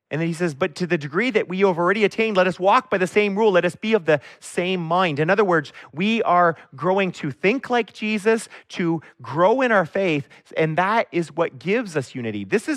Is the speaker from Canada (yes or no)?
yes; Canada; But we're Canadian.